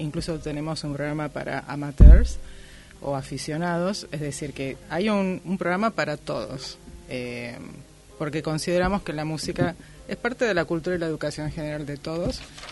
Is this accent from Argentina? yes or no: yes; Argentina; Claro, pero lo que nos ocurre en la Argentina es que hay una fuga de cerebros.